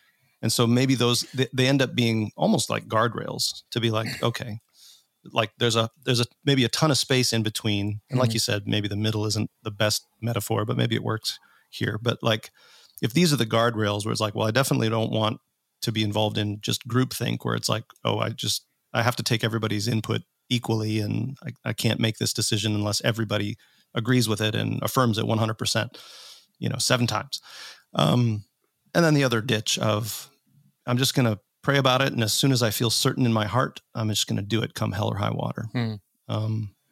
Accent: Minnesota, United States; now in Indiana, United States; when I grew up in Minnesota

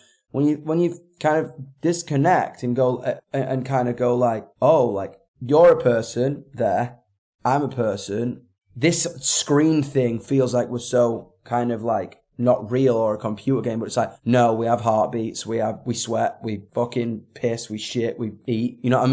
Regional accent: England, United Kingdom; there's one thing being British, stiff upper lip, son. And there's one thing being from the north of England, which is kind of like three times that.

